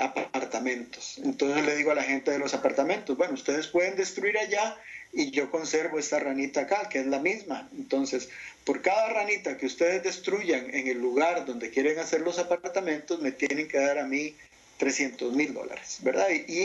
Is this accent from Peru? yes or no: no; Costa Rica; Como los nuestros, yo soy de Costa Rica